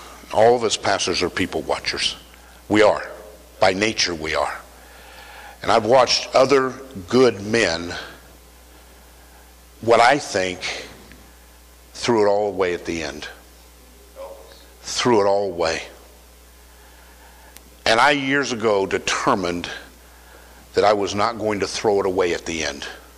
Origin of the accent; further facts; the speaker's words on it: Podoc, Colorado, United States; from Podoc, Colorado